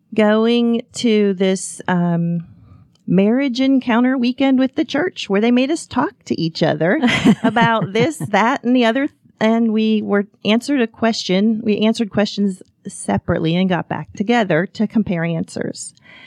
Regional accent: Pittsburgh, Pennsylvania, United States; also born or lived in Houston, United States; I'm from Pittsburgh, and after graduating from Penn State, I went to Houston and moved in with my sister to conquer the world

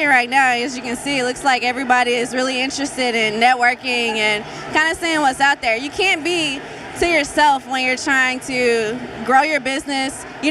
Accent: Tennessee, United States; now in Atlanta, United States; I'm actually from Tennessee.

